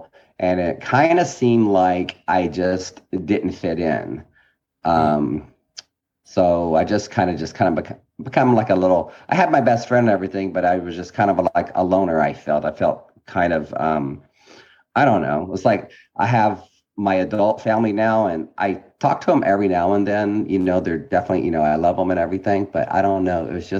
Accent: Houston, Texas, United States; So, well, I grew up in Houston, Texas, in a suburb of Aldine, and I had the biggest yard in the neighborhood.

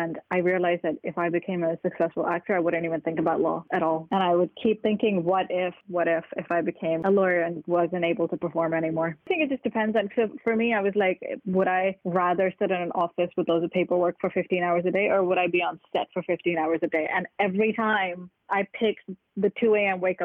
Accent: Pakistan; now in United Kingdom; I can do a few different accents and I'm fluent in a few languages because I grew up in Pakistan and we speak quite a lot of languages there.

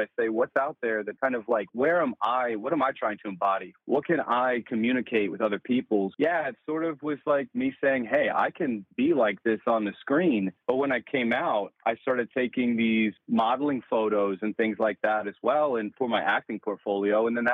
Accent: United States; I grew up on Kraft mac and cheese and beanies and weenies and things like that. I'm like a good American boy.

